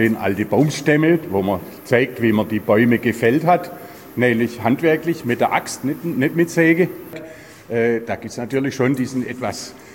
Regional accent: Baden-Württemberg, Germany; Ich bin geborener Schwarzwälder, weil meine Mutter ist geborene Schwarzwälder. Dann bin ich im Schwarzwald aufgewachsen und bin jetzt exakt seit 50 Jahren in Schiltach

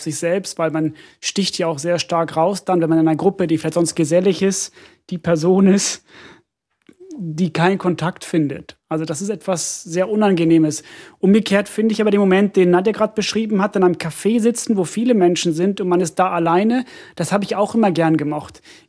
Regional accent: Finland; German is a second language; ich komme ja aus Finnland und meine Familie bezeichnet mich auch als Ausländer, weil ich so viel rede.

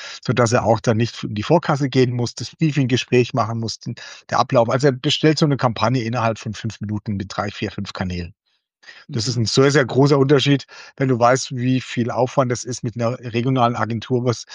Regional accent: Baden-Württemberg, Germany; weil ich bin ja aus Baden, sozusagen genau aus der Kurpfalz.

